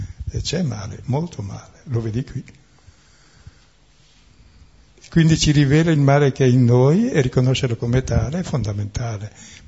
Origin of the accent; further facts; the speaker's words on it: Lombardy, Italy; perché sono bresciano della Valtrompe